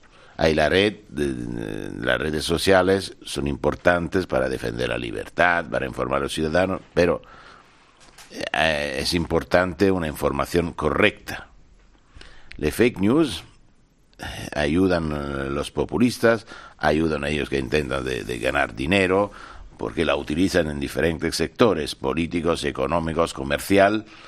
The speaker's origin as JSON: {"language": "Spanish", "country": "Italy", "second_language": "Spanish", "said": "Yo soy italiano, a los italianos les gusta mucho España"}